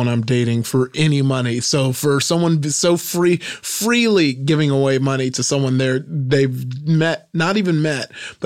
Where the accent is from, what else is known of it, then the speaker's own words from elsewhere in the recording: Nigeria; Look, as a Nigerian, I should be trying to take this chip that we just won.